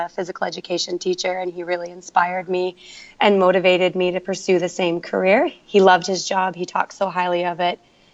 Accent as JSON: {"language": "English", "town": "Kaslo", "region": "British Columbia", "country": "Canada", "said": "I'm from Canada, so I'm from a very small community in British Columbia called Caslow, where there's only 1,000 people."}